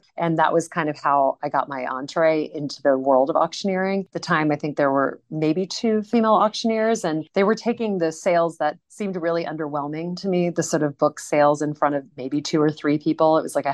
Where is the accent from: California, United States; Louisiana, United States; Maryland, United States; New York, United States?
Louisiana, United States; I grew up in Louisiana. My parents were not art collectors.